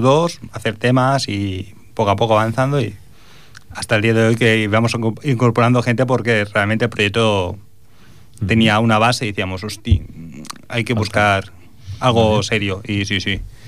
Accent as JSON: {"language": "Spanish", "town": "Barcelona", "region": "Catalonia", "country": "Spain", "tie": "born there", "lives_now": "Manresa, Spain", "said": "Nació en Barcelona, vivo en Manresa. Pero vivo en Manresa. Me siento más barcelonés que no..."}